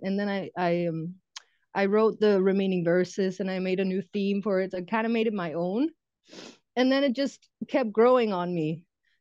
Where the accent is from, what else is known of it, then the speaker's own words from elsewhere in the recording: Denmark; I'm from Denmark. My dad's Lebanese. I live in the countryside with my twin boys and my boyfriend